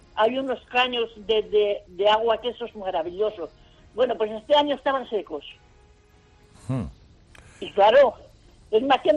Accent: Poza de la Sal, Castile and León, Spain; Yo soy de Ponza de la Sal.

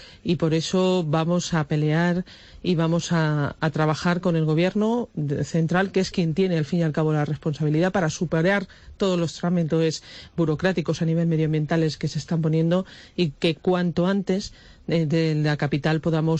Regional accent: Campo de Criptana, Castilla-La Mancha, Spain; y yo soy de Campo de Cristana

